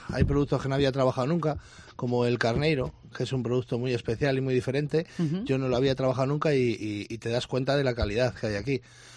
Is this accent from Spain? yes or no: yes; Segovia, Castile and León, Spain; le metemos unos chicharrones dulces de Segovia, de mi tierra